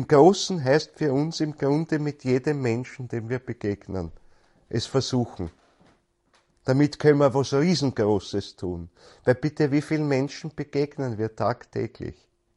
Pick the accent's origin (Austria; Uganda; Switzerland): Austria; Bei uns in Österreich oder in Bayern oder was, glaube ich, ist auch noch geläufig woanders.